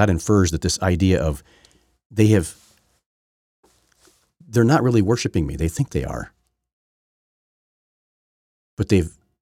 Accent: Indiana, United States; I should know. I'm from Indiana.

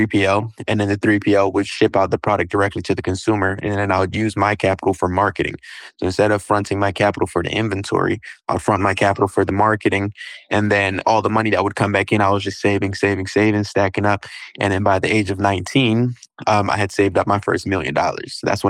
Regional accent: London, United Kingdom; now in Baltimore, United States; 2015, we moved from London, England. We moved to Baltimore, Maryland. And it was just me, my sister, and my brother.

